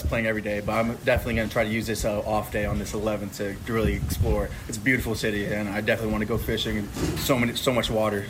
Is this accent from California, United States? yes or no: yes; Riverside, California, United States; I'm from Riverside, California.